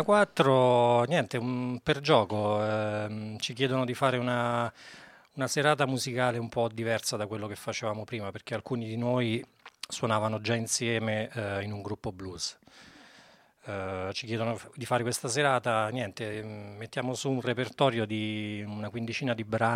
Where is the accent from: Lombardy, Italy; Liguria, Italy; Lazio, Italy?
Lazio, Italy; Alvito; noi veniamo da Alvito, un piccolo paese della provincia di Frosinone, quasi tutti